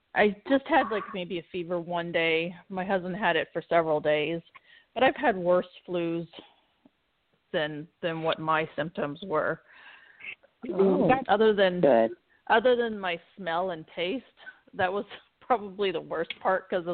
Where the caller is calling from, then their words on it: Florida, United States; I'm calling from Florida.